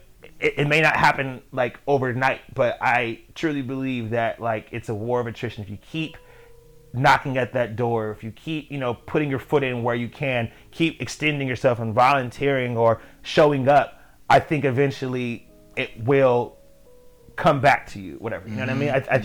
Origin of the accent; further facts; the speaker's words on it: Sacramento, California, United States; And I was just like, oh, damn. You know, and again, I'm from Sacramento. Didn't really have family really out in LA.